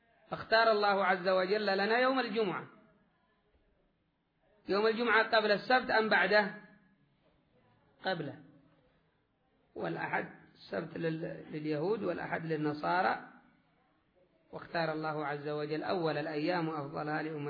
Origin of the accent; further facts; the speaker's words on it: Yemen; القدم عندنا في اليمن معتبر في الجنابي، جنابي هذا خاصة بأهل اليمن وقليل في عمان